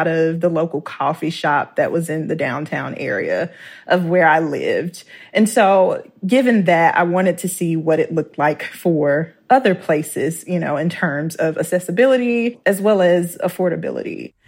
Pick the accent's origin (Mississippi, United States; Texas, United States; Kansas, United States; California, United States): Mississippi, United States; Clarksdale; I mean, even growing up, because I'm from Clarksdale, Mississippi, and even growing up